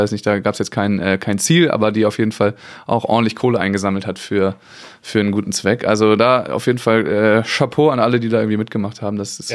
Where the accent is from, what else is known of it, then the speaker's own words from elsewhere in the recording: Kiel, Schleswig-Holstein, Germany; aber ich komme ja nur mal aus Kiel, da war immer, war auch früher immer viel Handball